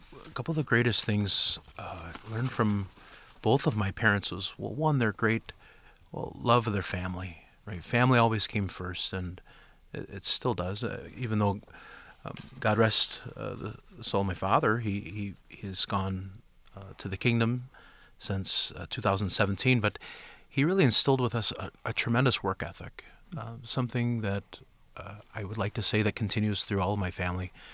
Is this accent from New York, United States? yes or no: no; Romulus, Michigan, United States; Yes, we grew up in Romulus on Eureka Road, just near the airport.